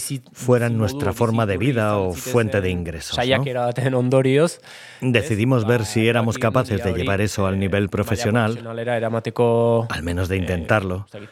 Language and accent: Spanish; San Sebastián, Basque Country, Spain; born there; aunque nací en Donostia.